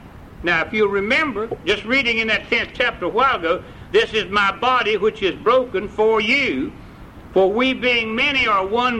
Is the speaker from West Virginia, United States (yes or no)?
yes; West Virginia, United States; I was born and reared in West Virginia, and we was under the ground, the tunnel, 1,000 foot straight down